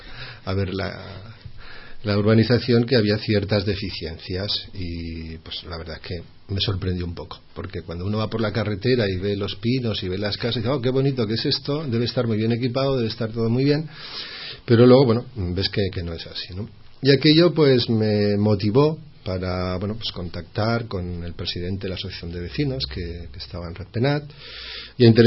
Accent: Bilbao, Basque Country, Spain; now in Catalonia, Spain; Bueno, soy de Bilbao, nací en Bilbao, en el País Vasco. Hace ya unos cuantos años que estoy en Cataluña.

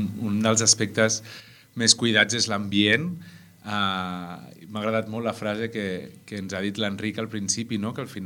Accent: Puigdàlber, Catalonia, Spain; a Puigdàlber hi vivien 448, 400 i pico persones

